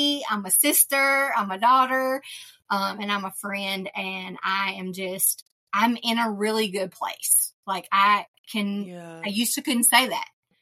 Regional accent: Michigan, United States; born there; So I was actually, many people do not know this, I was born in Michigan and came here.

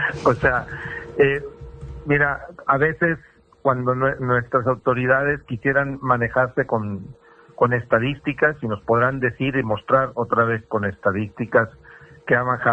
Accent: Mexico; Somos mexicanos matando a mexicanos.

